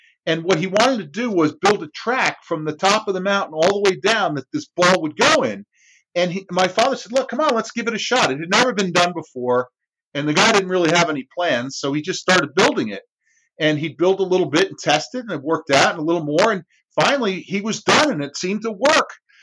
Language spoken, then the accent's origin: English; New Jersey, United States; I'll just be in Europe and someone will say, where are you from? I'm like, New Jersey.